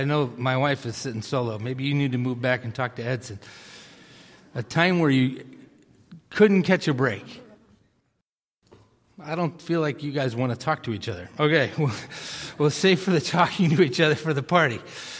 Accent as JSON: {"language": "English", "town": "Millis", "region": "Massachusetts", "country": "United States", "tie": "born or raised there", "said": "I grew up in Millis, Massachusetts. We had one streetlight in the town. We had our McDonald's. The town next door had Burger King. That was Medway."}